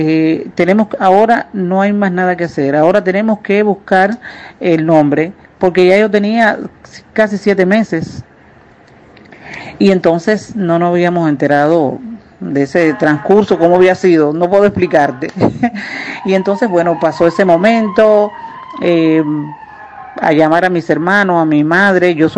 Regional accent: Cuba; maduré como mujer, como atleta, como profesional, como cubana

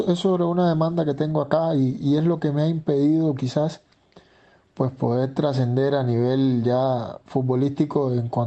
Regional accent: Cuba; al final nosotros todos somos cubanos y al final salimos de un mismo lugar

